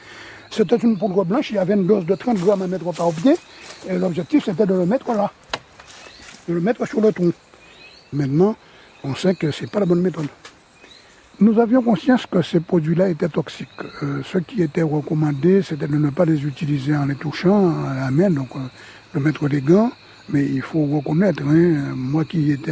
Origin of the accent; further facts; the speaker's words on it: Capesterre-Belle-Eau, Guadeloupe, France; born there; Oui, je suis né ici à Capesterre-Belle.